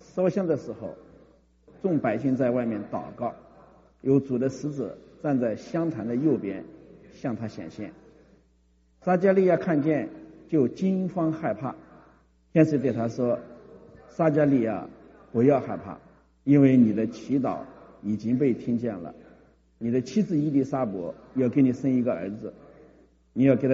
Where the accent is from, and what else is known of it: China; now in United States